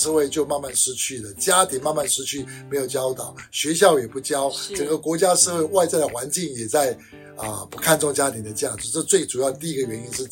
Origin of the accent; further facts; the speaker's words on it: United States; 我们美国人以前也有啊